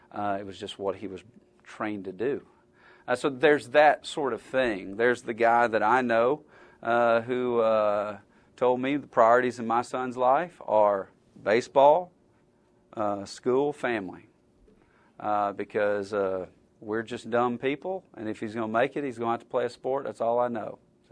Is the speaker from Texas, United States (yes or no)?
no; Alabama, United States; I grew up in Alabama.